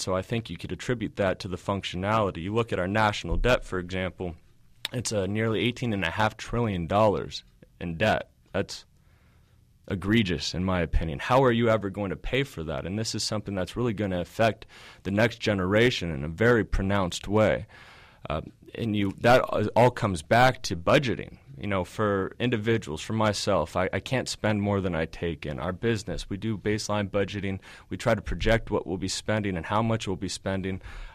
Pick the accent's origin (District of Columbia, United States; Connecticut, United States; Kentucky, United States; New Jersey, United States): District of Columbia, United States; Washington; I've gotten so passionate about serving our constituency in my home town in Washington, D.C.